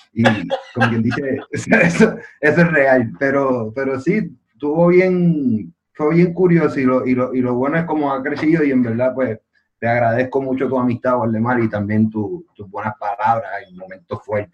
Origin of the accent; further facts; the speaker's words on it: Puerto Rico; mi papá es español, soy mitad boricua, mitad español.